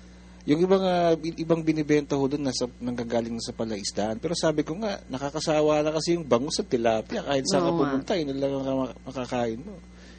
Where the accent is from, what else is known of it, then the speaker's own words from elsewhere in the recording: Mimaropa, Philippines; Kasi taga Mindoro ako, nung isang araw umuwi ako.